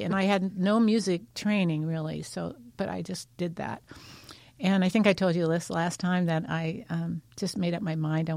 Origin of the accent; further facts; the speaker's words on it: California, United States; also born or lived in Glendale; Okay, so I was born in Glendale, California, which is in the Los Angeles area, and grew up in the San Fernando Valley, which is makes me a true Valley girl.